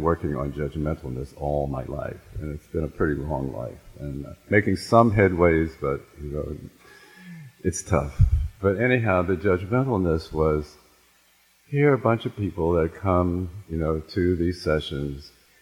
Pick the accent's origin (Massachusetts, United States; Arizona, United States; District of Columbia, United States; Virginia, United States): District of Columbia, United States; Washington; I grew up in Washington, D.C.